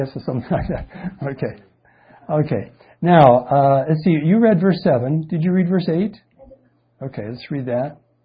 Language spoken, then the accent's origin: English; San Diego, California, United States; I'm from San Diego. We have a lot of Hispanics, and they are usually Catholic oriented.